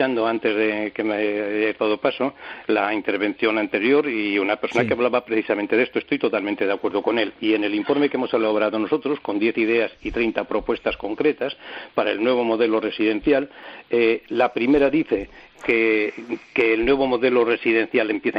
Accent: Soria, Castile and León, Spain; mira, yo soy de Soria

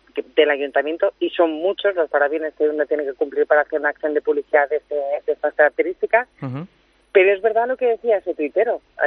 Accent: Madrid, Community of Madrid, Spain; yo me alegro como madrileña

